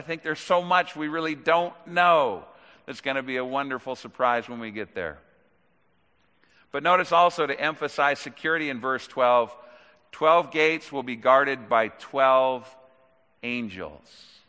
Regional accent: Sun Valley, California, United States; I hate to say this, but we used to call Sun Valley Scum Alley, my hometown.

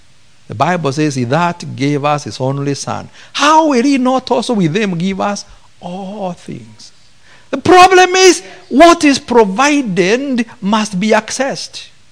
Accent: Kenya; I come from Kenya. 26 is very hot because it's 26 Celsius.

